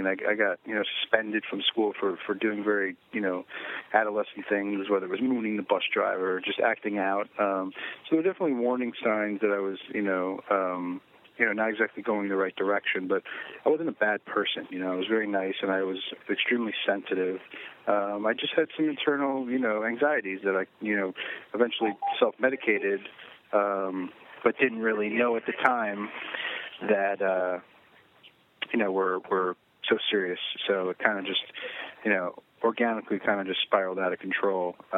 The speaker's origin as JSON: {"language": "English", "region": "Florida", "country": "United States", "tie": "born or raised there", "lives_now": "New York, United States", "said": "It's going to be very cool to, come back to my hometown and my native South Florida roots"}